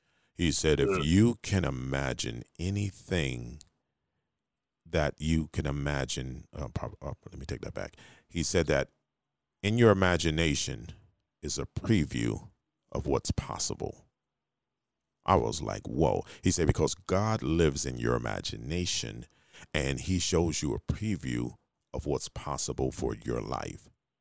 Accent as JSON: {"language": "English", "region": "the South", "country": "United States", "tie": "born or raised there", "said": "You know, I grew up in the South. You know how we eat in the South, man."}